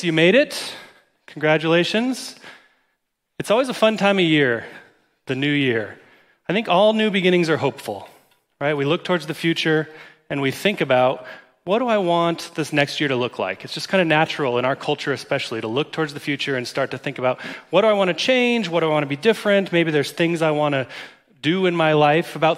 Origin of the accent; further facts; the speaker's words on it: United States; I grew up in America, and I like it.